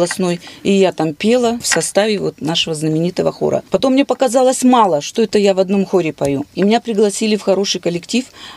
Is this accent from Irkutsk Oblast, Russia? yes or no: yes; Irkutsk, Irkutsk Oblast, Russia; родилась в Иркутске, всю жизнь прожила в Иркутске, всю жизнь прожила в родном Рабочем. Это моя малая родина, и я горжусь этой родиной. И училась, и работала все там. Тюрьма рядом, дом рядом с тюрьмой.